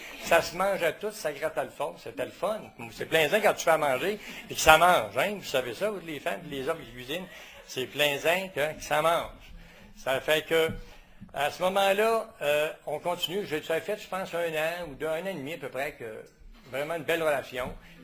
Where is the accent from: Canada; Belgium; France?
Canada; Sainte-Sabine, Quebec; je viens de Sainte-Sabine, ceux qui ne me connaissent pas.